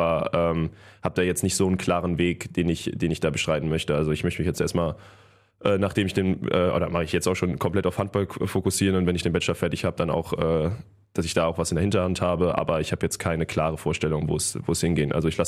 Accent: North Rhine-Westphalia, Germany; now in Cologne, Germany; durch meine Heimat, hier auch aus dem Bergischen Land und okay, wenn ich jetzt gerade auch in Köln wohne

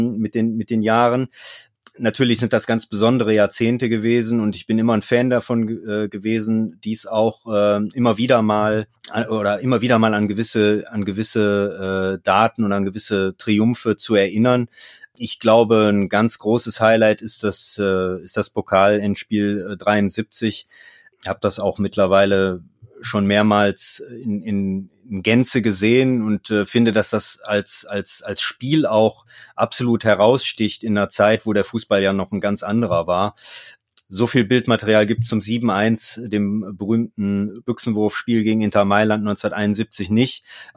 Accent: Mönchengladbach, North Rhine-Westphalia, Germany; bin ja gebürtiger Gladbacher und dann wächst man natürlich auch mit dem Verein auf

